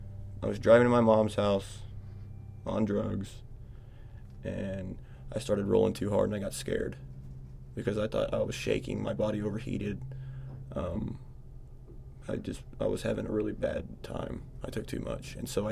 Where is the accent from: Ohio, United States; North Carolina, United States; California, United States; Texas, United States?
Texas, United States; now in Alaska, United States; I'm from Texas. Like, the drugs down there are everywhere. That's part of the reason why I moved up to Alaska